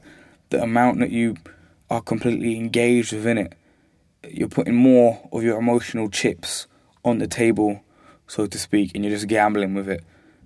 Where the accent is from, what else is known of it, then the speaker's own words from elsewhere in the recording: Camden, London, United Kingdom; I grew up in Camden, so I should really be supporting Arsenal if I support my local team, but I wasn't born in this country